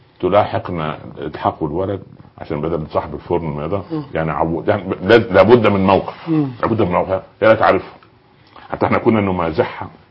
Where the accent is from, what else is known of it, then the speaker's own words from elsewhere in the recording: Cairo, Cairo Governorate, Egypt; لانها كانت مضطرة عندنا في القاهرة